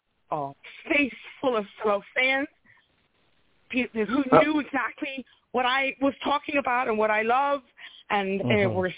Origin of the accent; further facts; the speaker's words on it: Bronx, New York, United States; I lived in the – we grew up in the South Bronx, actually.